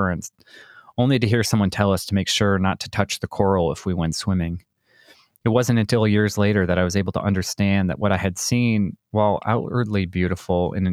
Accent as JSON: {"language": "English", "region": "Michigan", "country": "United States", "tie": "born or raised there", "said": "I grew up in Michigan, so I can't say that my love came from any kind of close proximity"}